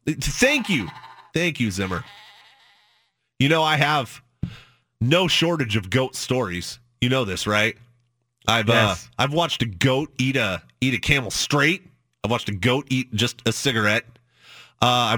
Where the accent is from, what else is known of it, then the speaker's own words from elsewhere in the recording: Carlton, Oregon, United States; I'm from the Valley, and some folks on Twitter got at me, where at? And I say, Carlton, Oregon, baby, Pinot Noir country.